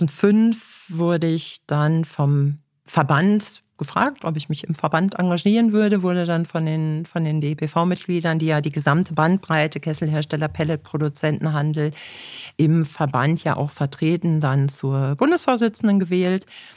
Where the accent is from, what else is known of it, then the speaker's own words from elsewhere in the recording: North Rhine-Westphalia, Germany; Ich komme aus dem Sauerland, genau. Gebürtige Sauerländerin.